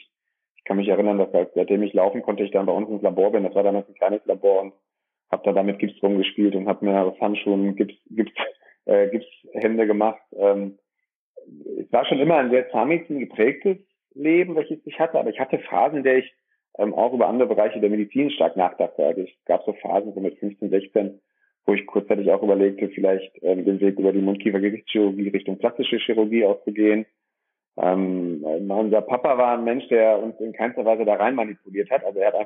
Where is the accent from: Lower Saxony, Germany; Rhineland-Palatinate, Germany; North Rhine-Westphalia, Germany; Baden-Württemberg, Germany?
North Rhine-Westphalia, Germany; Dorsten; Komme aus dem schönen Dorsten, einer kleinen, mittelgroßen Stadt, 90.000 Einwohner, welches zwischen dem Münsterland und dem Ruhrgebiet liegt, im Kreis Recklinghausen. Bin hier geboren